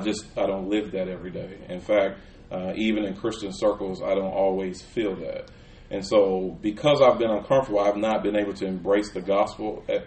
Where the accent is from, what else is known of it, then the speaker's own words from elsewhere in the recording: Kansas City, Kansas, United States; I grew up in Kansas City, Kansas